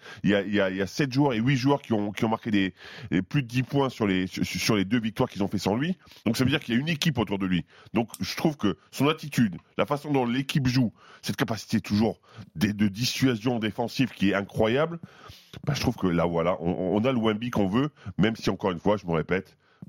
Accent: France; parce qu'on est français.

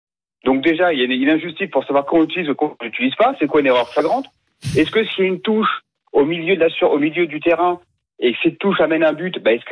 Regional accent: France; Nous, parce qu'on est français, donc on est passé à travers cette polémique

